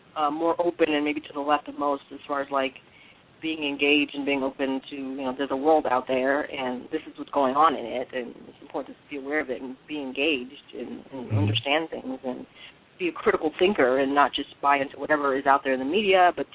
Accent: Houston, Texas, United States; I was born and raised in Houston, Texas. I'm an American through and through.

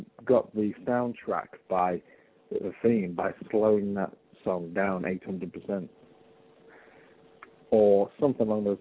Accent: Westcliff-on-Sea, East of England, United Kingdom; moved away; I returned for the first time in 10 years to the UK to visit … in my hometown of Westcliff-on-Sea, Essex.

